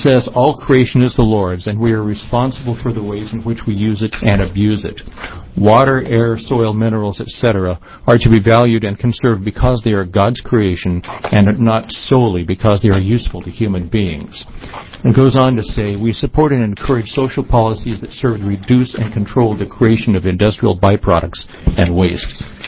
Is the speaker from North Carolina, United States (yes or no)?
no; Oregon, United States; one of the reasons they invited me is because I'm from Oregon.